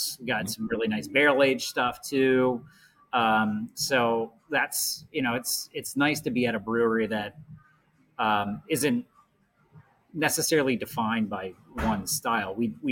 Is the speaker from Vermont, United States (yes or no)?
no; Harrisburg, Pennsylvania, United States; I'm from the Harrisburg area.